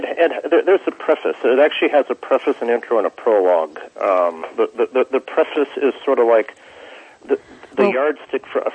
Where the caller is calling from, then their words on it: California, United States; I'm in California.